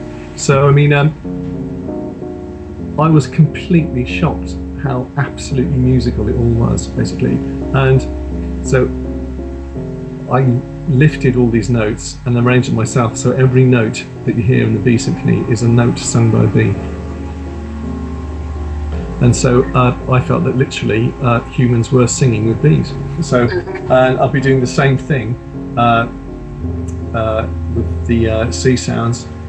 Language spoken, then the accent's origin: English; Worcester, West Midlands, United Kingdom; I grew up in Worcester, reasonably kind of countryside-ish where we were and everything.